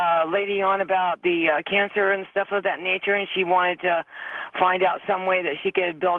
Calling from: Jacksonville, United States; I'm calling from Jacksonville.

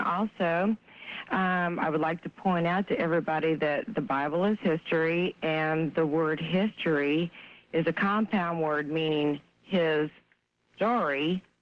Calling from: Dallas, Texas, United States; Hi, I'm calling from Dallas.

